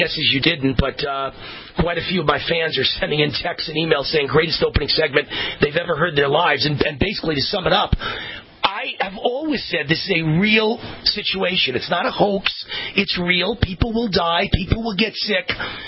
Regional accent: New York, United States; It's very bad in New York. I'm from New York.

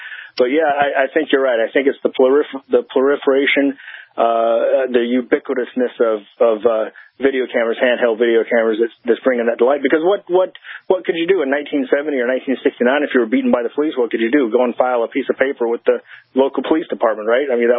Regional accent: Deep South, United States; But then I realized, hold on a second, I'm from the Deep South.

